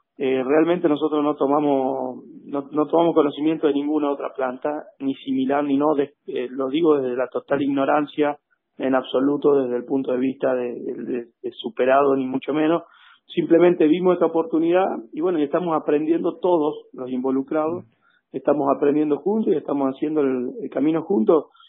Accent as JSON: {"language": "Spanish", "town": "Ceres", "region": "Santa Fe", "country": "Argentina", "tie": "born or raised there", "said": "nos conocen acá en el pueblo, nos conocemos todos, saben que somos de acá, gente que nacimos en Ceres, que si Dios quiere vamos a estar hasta los 120 años acá"}